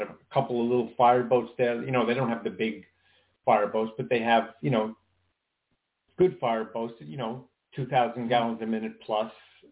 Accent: Queens, New York, United States; born there; Some of the downtown area has it, but where I was born in Queens, man, there's still a ton of that stuff.

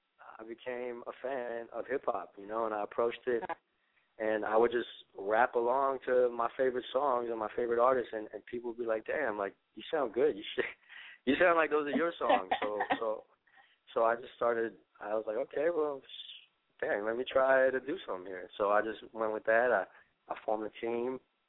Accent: Los Angeles, California, United States; Well, I was born in L.A. I'm still in L.A. My family's from Armenia

